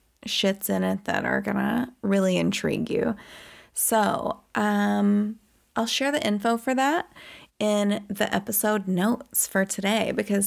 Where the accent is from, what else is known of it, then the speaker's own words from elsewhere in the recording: Southern United States, United States; I'm from the South. I always grew up with guns as a recreational activity.